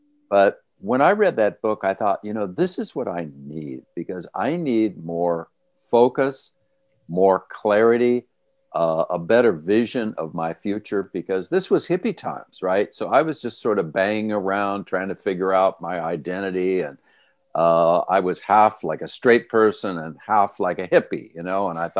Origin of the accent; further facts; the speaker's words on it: Los Angeles, California, United States; I grew up in the Los Angeles area, and I had very down-home parents.